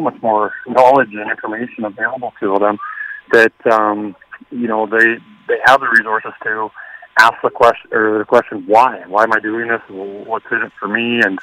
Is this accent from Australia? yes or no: no; Western Canada, Canada; now in United States; I am from Western Canada. We usually, family goes back there every summer to travel and visit.